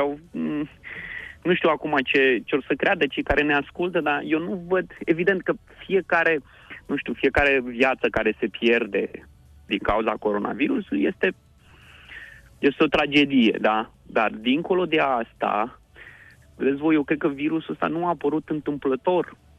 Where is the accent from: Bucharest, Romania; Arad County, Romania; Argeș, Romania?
Argeș, Romania; care există și la mine, în Argeș, de unde sunt eu, știi